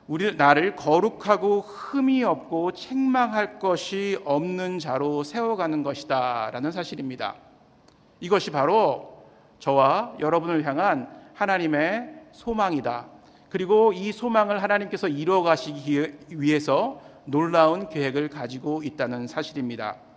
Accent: Seoul, South Korea; 저는 어렸을 때 서울에서 태어나서 굉장히 부유하고 풍족한 가정에서 잘 성장을 하였습니다.

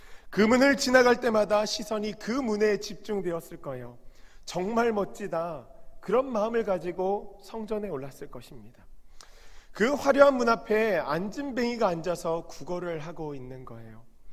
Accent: South Korea; now in United States; 저는 제가 토종 한국인이기 때문에 한국말을 하고 한국에서 살 것이기 때문에

